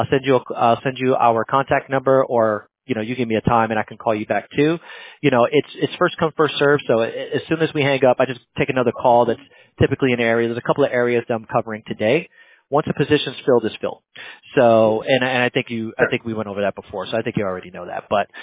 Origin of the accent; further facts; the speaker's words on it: New Jersey, United States; Well, I was born and raised in Jersey, so you know, I hope I speak a little bit.